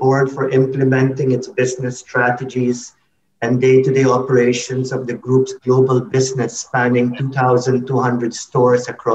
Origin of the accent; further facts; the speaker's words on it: Philippines; Well, I grew up in the Philippines. I grew up among a family of merchants.